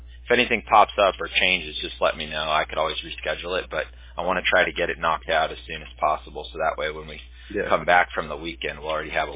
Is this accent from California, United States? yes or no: yes; Huntington Beach, California, United States; now in Costa Mesa, United States; I grew up in Huntington Beach myself.